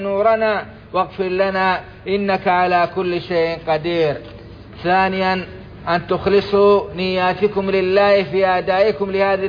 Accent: Saudi Arabia

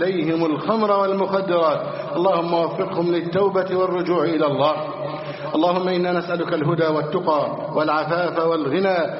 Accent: Egypt; اللهم احفظ بلدنا مصر أمنا أمانا، اللهم احفظ مصرنا أمنا أمانا

